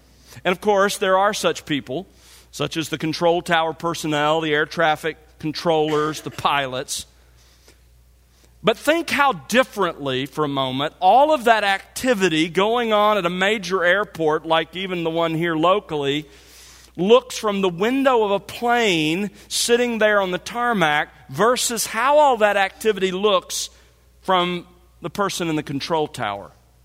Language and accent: English; Mobile, Alabama, United States; As you know, I grew up in Mobile, Alabama.